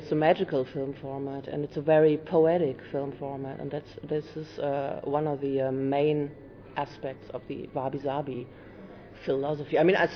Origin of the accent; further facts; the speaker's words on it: Berlin, Germany; English is a second language; I come from Berlin, Germany